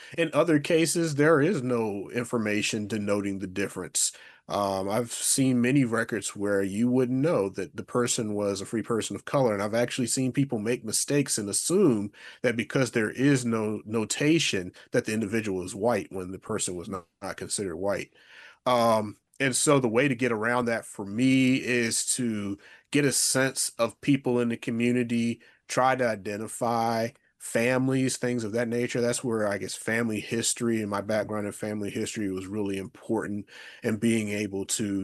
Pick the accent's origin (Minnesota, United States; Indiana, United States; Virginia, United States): Virginia, United States; I grew up in Virginia as well, and so Civil War memory to some extent is all over the place in Virginia.